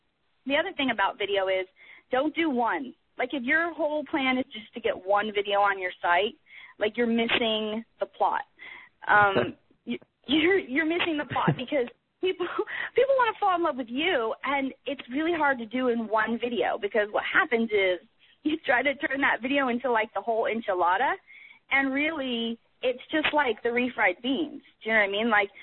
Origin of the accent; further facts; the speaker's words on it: California, United States; I speak Spanish, and I grew up in California, so that pretty much makes me qualified.